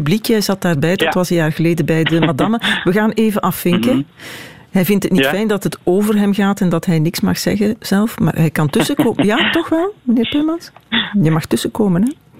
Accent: Beringen, Limburg, Belgium; born there; Het koor van mijn geboortedorp.

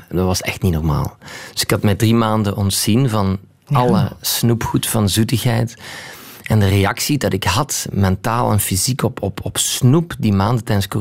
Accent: Flanders, Belgium; now in Antwerp, Belgium; Ik woon in Antwerpen, ik ben afkomstig uit Limburg.

